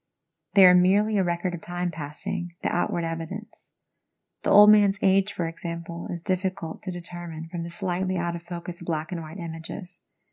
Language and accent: English; the South, United States; accent: Southern; Someone actually asked me if I hid or stifled my southern accent, and I don't.